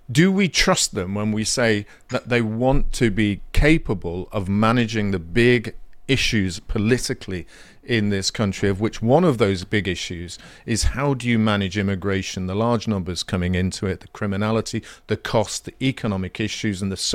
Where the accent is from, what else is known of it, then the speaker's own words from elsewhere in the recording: Wales, United Kingdom; Therefore, Siarad Cymraeg, dim o smygwr. I am Welsh.